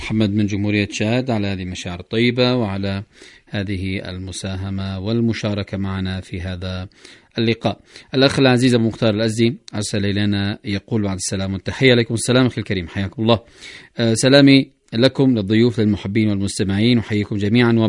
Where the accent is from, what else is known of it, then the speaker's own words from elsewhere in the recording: Yemen; نحن أبناء اليمن أبناء الحكمة والإيمان